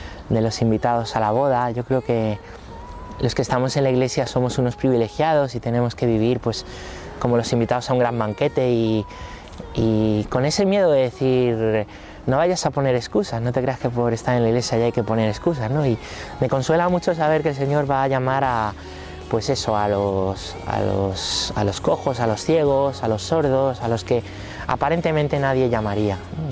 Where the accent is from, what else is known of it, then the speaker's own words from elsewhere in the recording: Móstoles, Community of Madrid, Spain; born there; Yo nací en Móstoles, mi parroquia de origen se llama San Simón de Rojas, en el Parque Coimbra. Y bueno, pues yo crecí en mi parroquia